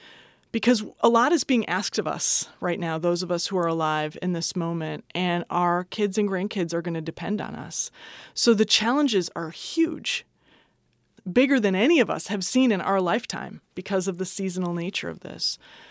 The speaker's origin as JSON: {"language": "English", "region": "Midwest", "country": "United States", "said": "maybe it's because I'm a Midwesterner, but we really have hard seasons in the Midwest."}